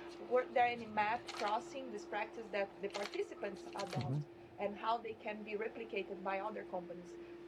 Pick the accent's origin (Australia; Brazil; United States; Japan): Brazil; I'm originally from Brazil